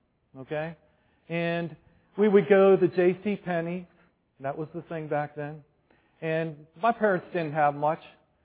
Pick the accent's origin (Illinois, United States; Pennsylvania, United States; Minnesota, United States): Pennsylvania, United States; Zelienople; I remember growing up in Zillionople